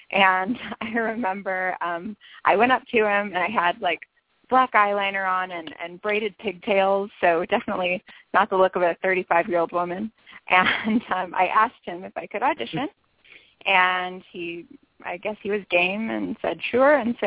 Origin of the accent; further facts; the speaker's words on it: St. Louis, Missouri, United States; Well, I was originally, I'm from St. Louis, but I go to Belleville all the time.